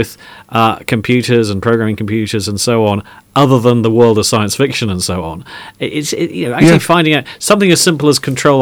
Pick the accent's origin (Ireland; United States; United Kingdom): United Kingdom; But we're British, we like queuing.